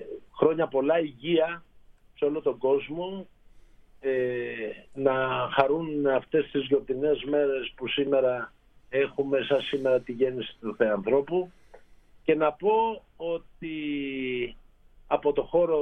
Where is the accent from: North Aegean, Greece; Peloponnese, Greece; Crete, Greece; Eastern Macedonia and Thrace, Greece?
Peloponnese, Greece; Pylos; ο Κωστής Τσικλητήρας ήταν από τα μέρη μου, την Πύλο της Μεσσηνίας.